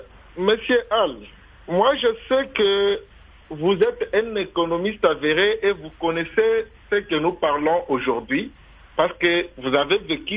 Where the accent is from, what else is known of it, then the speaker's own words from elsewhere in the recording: Kabinda, Lomami, DR Congo; comment la malnutrition frappe les enfants chez moi à Kabinda.